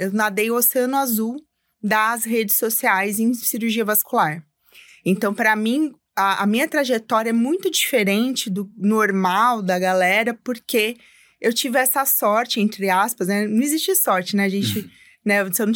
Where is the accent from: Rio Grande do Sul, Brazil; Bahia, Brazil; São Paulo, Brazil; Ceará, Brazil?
São Paulo, Brazil; eu sou daqui de São Paulo mesmo, nasci aqui na cidade de São Paulo, mas sou de uma família bem humilde. A gente é lá de Pirituba, bem na periferia.